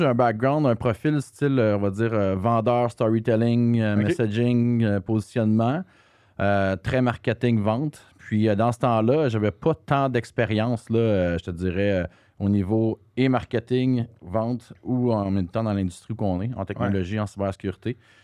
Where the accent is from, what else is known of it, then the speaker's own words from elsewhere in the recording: Quebec, Canada; je suis québécois, Rona, ensuite je suis retourné dans mon coin de pays, dans le coin de la Valtrie, l'Assomption